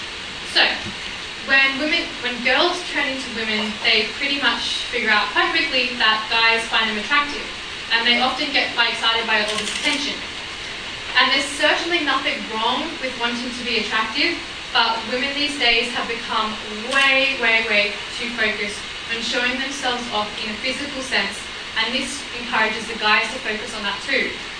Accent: Sydney, New South Wales, Australia; I certainly was growing up in Sydney, bombarded with media left, right, centre

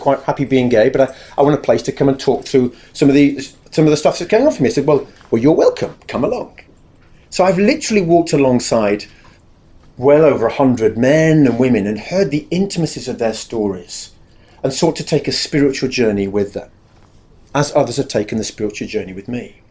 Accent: England, United Kingdom; We have a bit of an issue as English people and a lot across the Western world.

